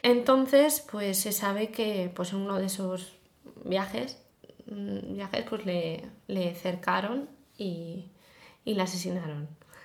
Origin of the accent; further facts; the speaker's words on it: Basque Country, Spain; se habla mucho de Guernica y el bombardeo de Guernica, yo que soy vasca, ¿no?